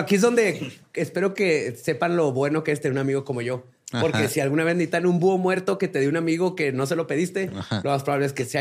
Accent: Mexico

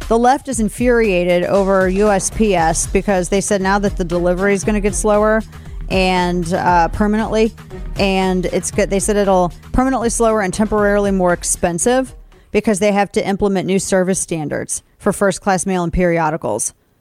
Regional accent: Missouri, United States; it's also a problem in my home state of Missouri

